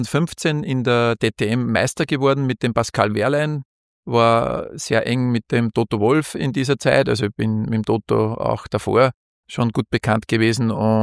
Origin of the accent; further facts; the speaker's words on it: Losenstein, Upper Austria, Austria; also born or lived in Linz; ich bin in Linz aufgewachsen, ich bin eigentlich im Ennstal aufgewachsen, bis zur 4. Klasse Volksschule in Losenstein. Das ist in der Nähe von Steyr. Und bin dann nach der Volksschule nach Linz gekommen, ins Aloysianum.